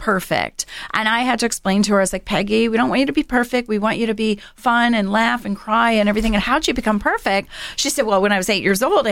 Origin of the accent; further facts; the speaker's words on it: Florida, United States; Growing up in Florida, it wasn't really a possibility for me.